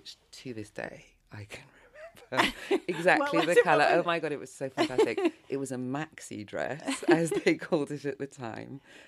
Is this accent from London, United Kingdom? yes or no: yes; London, United Kingdom; now in Paris, France; I've probably spent as much time living in Paris as I did growing up in London.